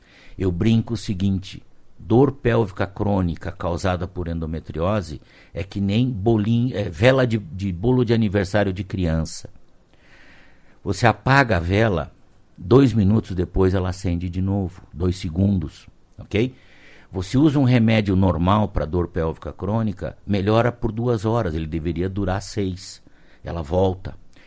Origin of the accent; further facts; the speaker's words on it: Clevelândia, Paraná, Brazil; moved away as an adult; Eu saí de Clevelândia, fui a Santa Maria fazer a minha universidade federal.